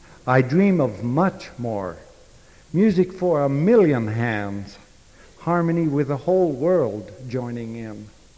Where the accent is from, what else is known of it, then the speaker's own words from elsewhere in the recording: Northfield, Minnesota, United States; we're from Northfield, Minnesota, and we teach at St. Olaf College.